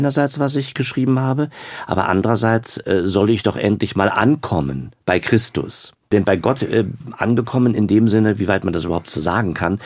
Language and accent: German; Germany; Je älter ich werde, spüre ich neben den jüdischen Wurzeln auch immer mehr und immer mehr mein Deutschsein.